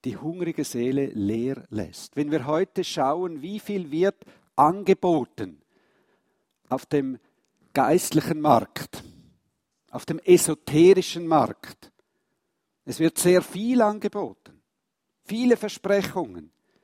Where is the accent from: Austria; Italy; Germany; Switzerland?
Switzerland; Und da sind wir ja auch recht stolz als Schweizer, oder?